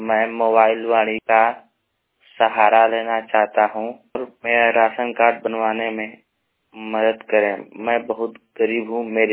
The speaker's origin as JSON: {"language": "Hindi", "town": "Ankra", "region": "Bihar", "country": "India", "said": "मैं बिहार के कैमूर जिले से बात कर रहा हूँ। मेरा गांव आंकरा है।"}